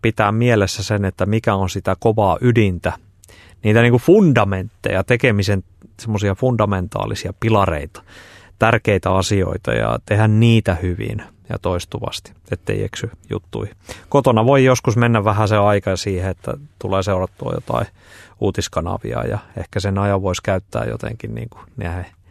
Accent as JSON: {"language": "Finnish", "town": "Lappajärvi", "region": "South Ostrobothnia", "country": "Finland", "tie": "born or raised there", "said": "Että mä oon tosiaan Lappajärveltä kotoisin. Se on pieni paikkakunta, asuu nykyään reilusti alle 4000 ihmistä siellä."}